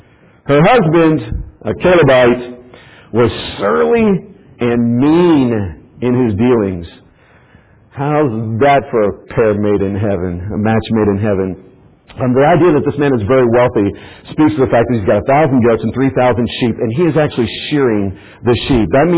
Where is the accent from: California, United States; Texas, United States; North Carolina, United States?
Texas, United States; I'm Texan, so we get about 7 or 8 words.